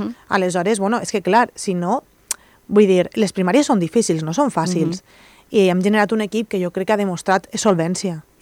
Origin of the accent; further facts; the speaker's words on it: Elche, Valencian Community, Spain; jo allà on vaig la gent sap que sóc de Carrús.